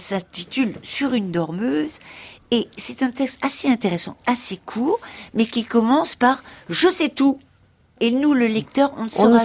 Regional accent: Grand Est, France; born there; Peut-être parce que je suis née en Alsace

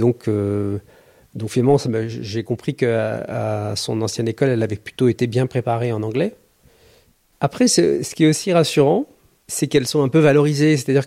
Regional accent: Tremblay-en-France, Île-de-France, France; J'ai grandi dans une ville qui s'appelle Tremblay en France, en Seine-Saint-Denis.

